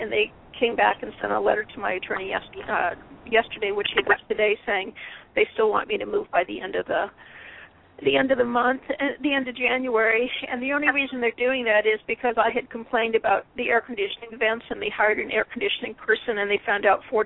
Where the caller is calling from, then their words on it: Phoenix, Arizona, United States; Arizona also. The other lady was calling from like Sedona, 520, but I'm in the Phoenix area.